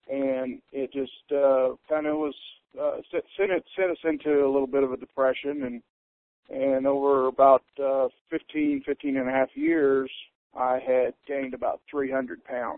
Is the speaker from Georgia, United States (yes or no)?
no; Kansas, United States; we grew up kind of in Southwest Kansas area.